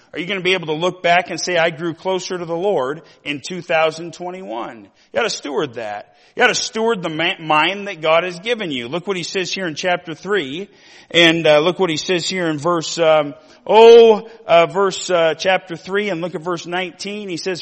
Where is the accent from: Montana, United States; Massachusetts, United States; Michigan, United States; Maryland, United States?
Montana, United States; Missoula; You know how many old guys that I grew up around Missoula